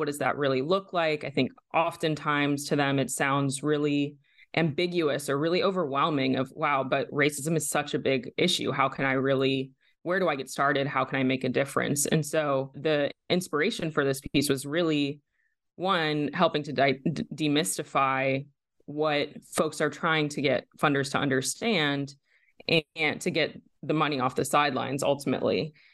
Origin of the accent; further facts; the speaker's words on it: Virginia, United States; I was born and raised in Virginia by my mom, a white Midwestern lady, and my dad, a Black man from Baltimore.